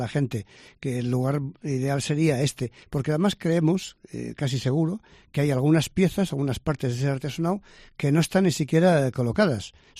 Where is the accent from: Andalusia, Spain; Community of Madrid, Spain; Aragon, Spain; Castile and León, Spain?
Castile and León, Spain; Cuenca de Campos; mi pueblo, como estoy en la provincia de Valladolid ahora, por eso me refiero a Cuenca, pero es Cuenca de Campos, provincia de Valladolid.